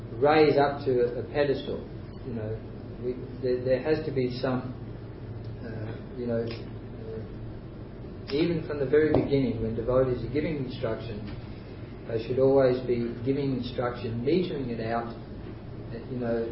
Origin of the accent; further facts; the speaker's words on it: Australia; That's a good thing about being Australian, you look at the chart and you say, oh, I don't trust this person.